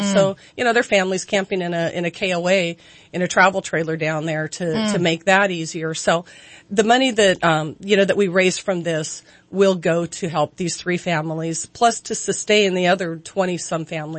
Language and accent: English; Modoc, California, United States; Linda knows I grew up in Modoc. I grew up shooting guns.